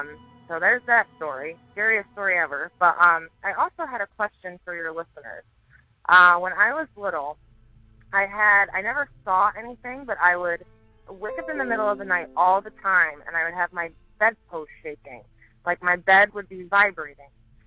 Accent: Pennsylvania, United States; I'm from Pennsylvania, and I have kind of a creepy one for you.

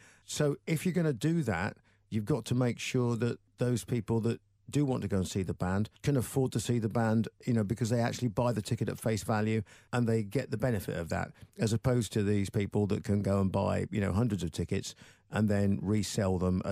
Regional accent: Sheffield, Yorkshire and the Humber, United Kingdom; I was brought up in Sheffield

